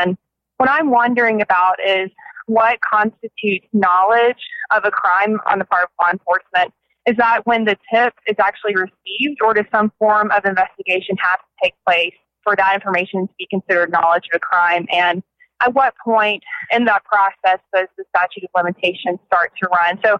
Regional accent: Tifton, Georgia, United States; Hi, I'm actually from Tifton, Georgia, just down the road from Osceola.

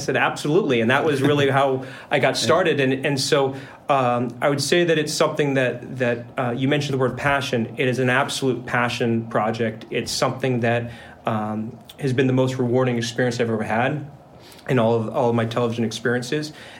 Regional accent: United States; But growing up in the States, born and raised in the States, my passions were always more towards the traditional American sport, specifically American football.

